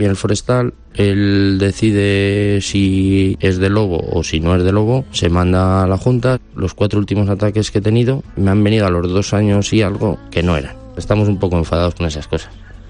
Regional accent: La Nava de Jadraque, Castilla-La Mancha, Spain; Pues soy de la Nava de Jadraque. Mi padre siempre pues ha sido ganadero, agricultor

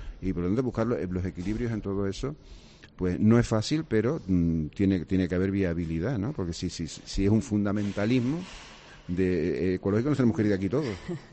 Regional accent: Canary Islands, Spain; que somos canarios todos, somos, digamos, hermanos

